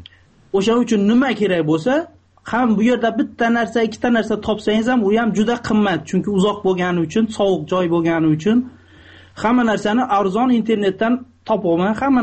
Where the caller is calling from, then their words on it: Russia; Men Rossiyadaman hozir.